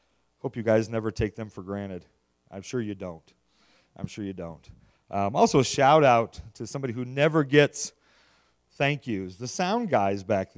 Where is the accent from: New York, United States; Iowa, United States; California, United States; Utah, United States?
Iowa, United States; We are from Iowa, and my wife and I, we have four kids, seven grandkids